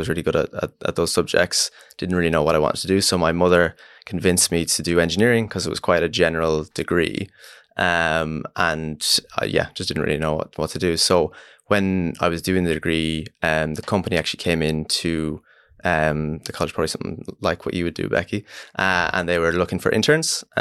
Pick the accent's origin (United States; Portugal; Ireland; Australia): Ireland; I'm obviously Irish.